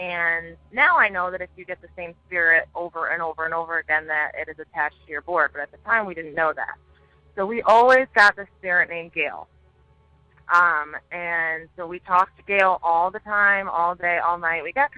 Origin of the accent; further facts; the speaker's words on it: Pennsylvania, United States; I'm from Pennsylvania, and I have kind of a creepy one for you.